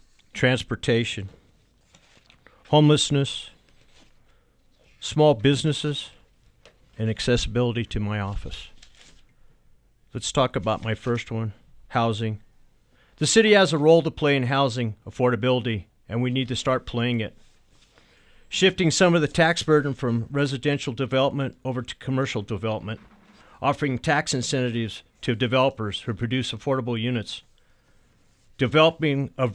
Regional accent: Denver, Colorado, United States; I was born and raised in North Denver and have lived here my whole life.

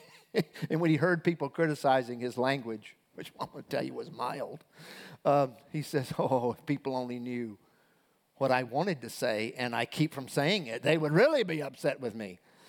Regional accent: South Carolina, United States; I'm from South Carolina. I married a girl from Philadelphia.

